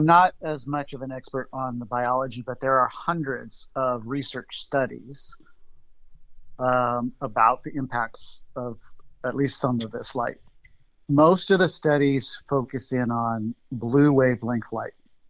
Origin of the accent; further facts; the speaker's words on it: California, United States; So I'm from California. We moved to Oregon for 2 years to escape LED lights.